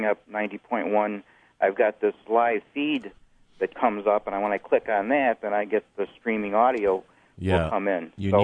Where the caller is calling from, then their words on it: Penfield, New York, United States; I'm calling from Penfield.